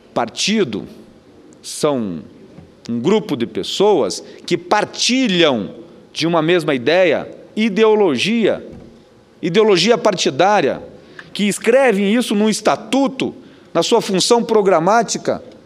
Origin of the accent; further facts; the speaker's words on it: Paraná, Brazil; Eu sou do interior do estado do Paraná.